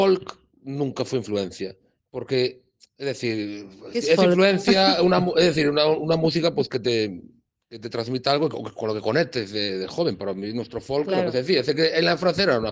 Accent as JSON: {"language": "Spanish", "region": "Galicia", "country": "Spain", "said": "yo soy gallego y nosotros somos grupo gallego. Llevamos toda la carrera en Galicia, vivimos en Boiro, en una aldea de Banqueiro, en el Lugo."}